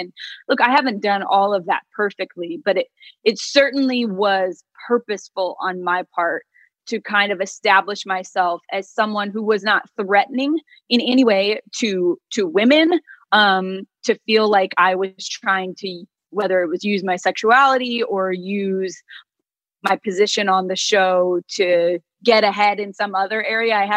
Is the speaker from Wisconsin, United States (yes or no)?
no; Phoenix, Arizona, United States; So I grew up in Phoenix. I had no connections to anyone in TV.